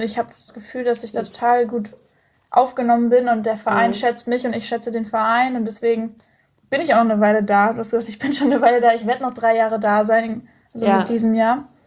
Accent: Hesse, Germany; aus der Nähe von Frankfurt, ich wollte eigentlich nie zurück nach Hause, aber ich muss sagen, es hat mir auch gut getan, sozusagen Deutschland auch wieder schätzen zu lernen.

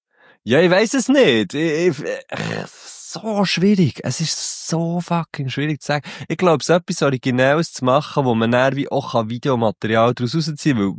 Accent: Switzerland; wir sind ja meistens relativ gut, so als Schweizerin oder Schweizer recht gut versichert

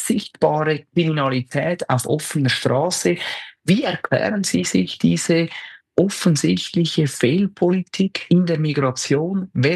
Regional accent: Switzerland; Ich kann es so als Schweizer sagen, wir sind da wahrscheinlich nicht wahnsinnig viel besser aufgestellt

